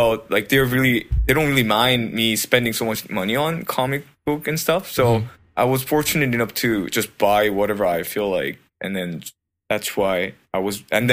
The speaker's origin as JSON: {"language": "English", "country": "South Korea", "lives_now": "Canada", "said": "I should mention something about I came from Korea where I was highly influenced in manga."}